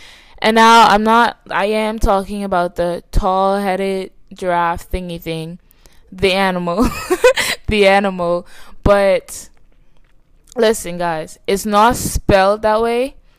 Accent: Bahamas; moved away; was born July 5th, 2006. I am Bahamian. I was born in the Bahamas, and that's where I lived my whole life. Do I currently live there? Who knows? No, I don't.

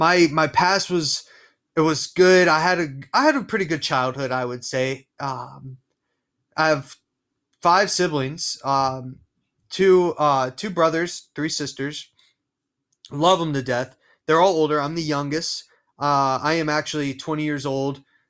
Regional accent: Pennsylvania, United States; now in South Carolina, United States; And so my background, like I said, I'm from Pennsylvania. No, I'm not Amish. Most people think just because I'm from Pennsylvania, I'm Amish, but I'm not.

